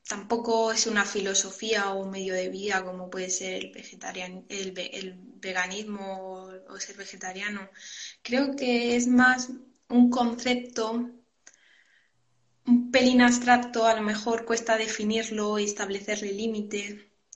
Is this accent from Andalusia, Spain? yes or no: no; Region of Murcia, Spain; pues yo soy de Murcia, también hay escasez de agua